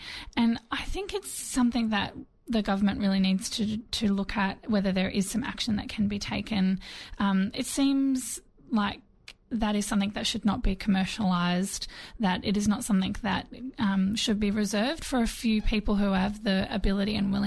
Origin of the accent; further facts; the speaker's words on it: Sydney, New South Wales, Australia; I mean, I grew up in Western Sydney.